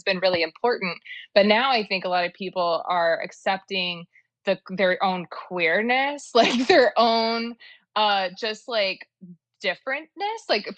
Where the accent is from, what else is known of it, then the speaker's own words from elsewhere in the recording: Dallas, Texas, United States; so I'm from Dallas, and it's like very, very like, they call it like the land of the $30,000 millionaires.